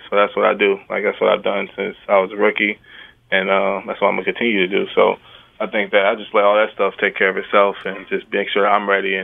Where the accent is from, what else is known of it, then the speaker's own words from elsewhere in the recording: Tampa, Florida, United States; But I grew up in Tampa, Florida. I got 7 brothers and sisters. I'm the 5th of 8.